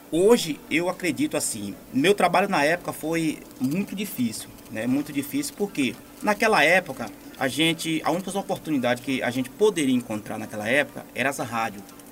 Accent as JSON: {"language": "Portuguese", "town": "Rafael Jambeiro", "region": "Bahia", "country": "Brazil", "said": "E eu vim de lá do Cajueiro, né, município de Rafael Jambeiro"}